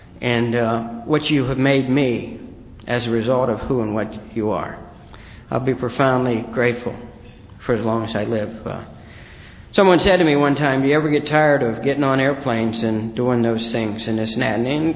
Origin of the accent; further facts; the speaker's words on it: Ireland; And I'm Irish.